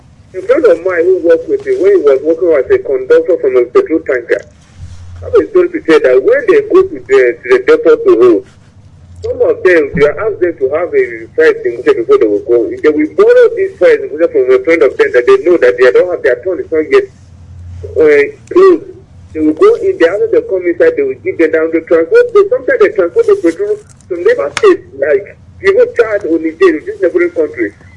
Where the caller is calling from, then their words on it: Abuja, Federal Capital Territory, Nigeria; I'm calling from Abuja.